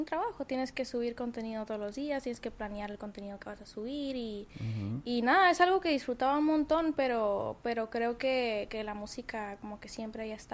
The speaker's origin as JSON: {"language": "Spanish", "region": "Chihuahua", "country": "Mexico", "lives_now": "Sinaloa, Mexico", "said": "yo soy de Chihuahua, pero ahorita vivo en Sinaloa. Ya me considero sinaloense, la verdad, ya tengo 2 años, ya."}